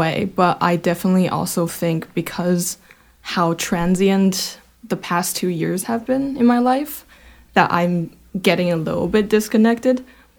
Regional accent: Beijing, China; So I was born and raised in Beijing. My parents are... my dad's side of the family is from Beijing and the rural parts of it. And my mom is from the south of China in the province called Fujian.

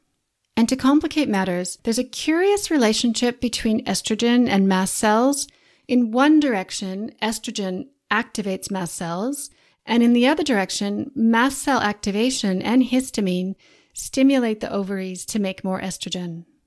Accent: Canada; now in Christchurch, New Zealand; I'm Canadian, but live in Christchurch, New Zealand

